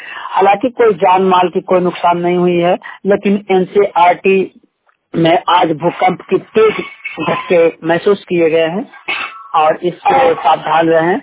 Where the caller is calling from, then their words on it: Gaya, Bihar, India; मैं बिहार गया से बोल रहा हूँ।